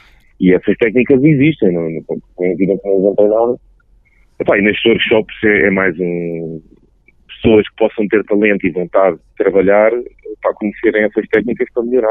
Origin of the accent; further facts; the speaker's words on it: Lisbon, Portugal; e as pessoas do Porto estavam e dizem que eu sou de Lisboa, mas é como se fosse lá